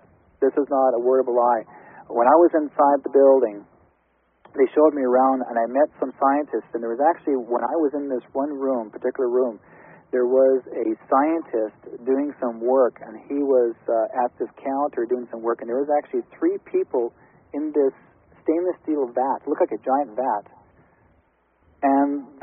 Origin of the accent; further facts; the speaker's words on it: Brandon, Manitoba, Canada; I'm actually Ojibwe, Métis. I'm originally from Brandon, Manitoba, in Canada.